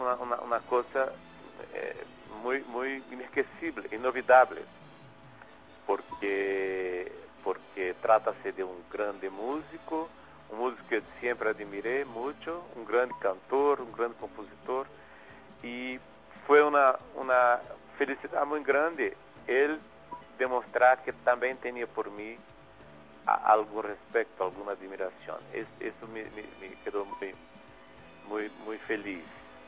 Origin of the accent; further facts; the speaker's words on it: Northeast Region, Brazil; now in Rio de Janeiro, Brazil; porque eu sou um músico nordestino, e nasci e me criei no Nordeste, depois me transferi para Rio